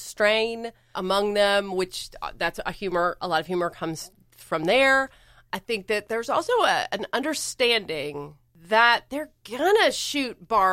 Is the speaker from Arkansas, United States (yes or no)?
yes; Arkansas, United States; also born or lived in Oklahoma; So I lived in Oklahoma for 6 years, and I'm from Arkansas, right next door.